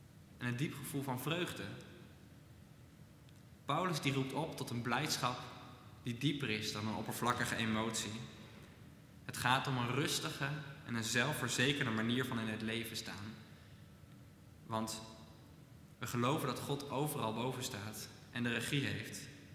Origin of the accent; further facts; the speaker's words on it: Netherlands; We zijn Nederlanders, we zijn nuchter, we werken hard. En we leven in een rijk land waarin alles goed geregeld is.